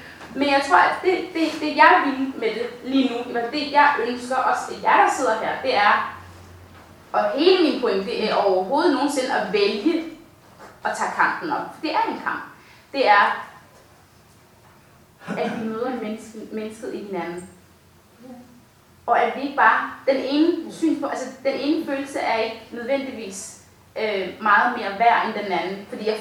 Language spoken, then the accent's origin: Danish; Somalia; jeg både er sort, jeg er muslim, jeg er somalier